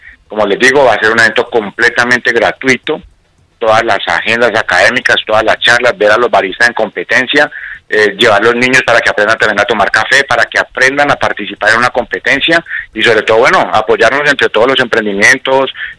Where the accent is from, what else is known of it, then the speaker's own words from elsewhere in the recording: Colombia; debemos nosotros como colombianos aprender a preparar café